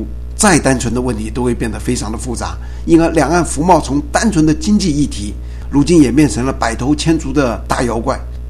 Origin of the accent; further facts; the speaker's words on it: Taiwan; 过去我生在台湾，长在台湾，未来也会继续留在台湾，并且最后死在台湾。